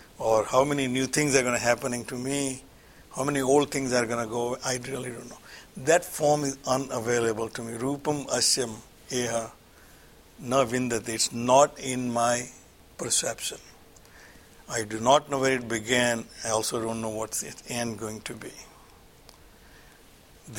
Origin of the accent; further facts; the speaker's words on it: India; My roots, which used to be somewhere before, let's say India, because I'm from India, my roots were somewhere in India.